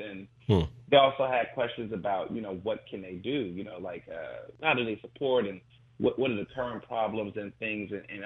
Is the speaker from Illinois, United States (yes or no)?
no; Houston, Texas, United States; And so this was 2006, being in middle school, growing up in Houston, Texas, in a public school where people bullied people, left and right.